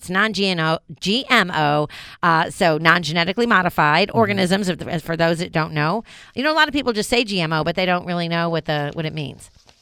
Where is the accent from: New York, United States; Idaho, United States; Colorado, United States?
New York, United States; growing up in New York, but I never went. I was in upstate New York, so I never saw a Broadway play because I was poor.